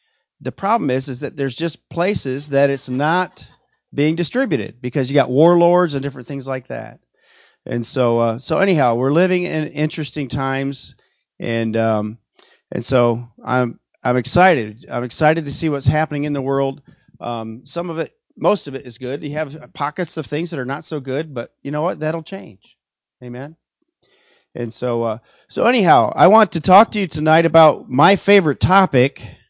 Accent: Pennsylvania, United States; You know, I grew up in Pennsylvania and doing dairy farm work and hunting deer and running the woods.

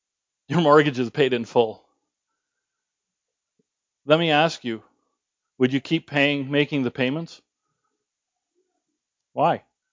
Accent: Canada; But then again, we are Canadian, and I don't know that we are truly a Pentecostal church.

